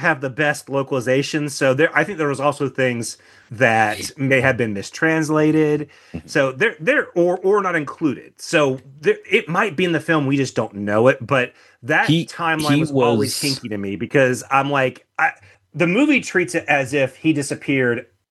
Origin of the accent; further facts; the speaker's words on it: United States; it's not just me being an American